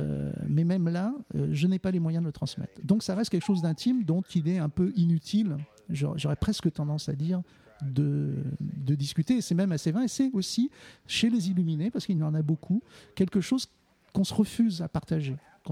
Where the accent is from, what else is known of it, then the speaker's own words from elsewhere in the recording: France; puisque je suis français